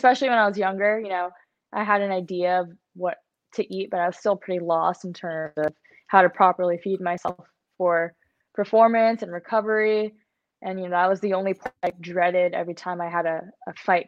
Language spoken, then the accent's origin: English; Los Angeles, California, United States; now in Redondo Beach, United States; I love it here in California, born and raised here. I'm pretty much live and was born in the South Bay of Los Angeles in SoCal.